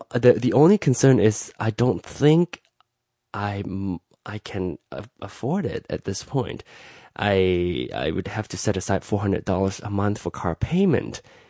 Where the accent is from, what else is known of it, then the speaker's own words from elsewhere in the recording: Malaysia; now in United States; I'm from Malaysia